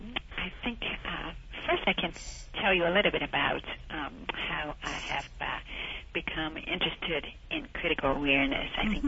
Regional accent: Brazil; I grew up in Brazil

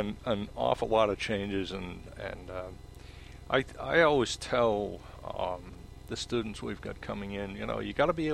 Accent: New Mexico, United States; I'm actually from New Mexico, so I take kind of a dim view of Texas.

